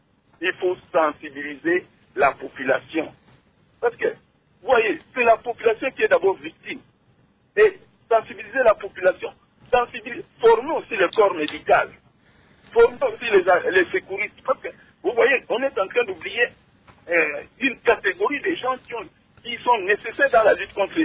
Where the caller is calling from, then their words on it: Kikwit, Kwilu, DR Congo; par exemple ici chez nous, à Kikwit, même à l'intérieur, dans les villages, il n'y a pas de médecins.